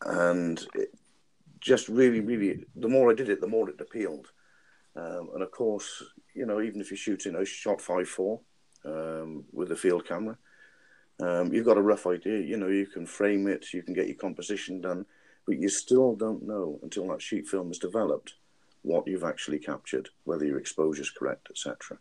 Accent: South West England, United Kingdom; Well, I'm originally Salonian from the Isles of Scilly

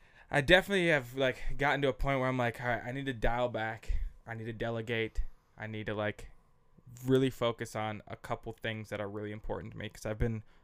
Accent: Minneapolis, Minnesota, United States; I grew up on Russell Avenue North in Minneapolis

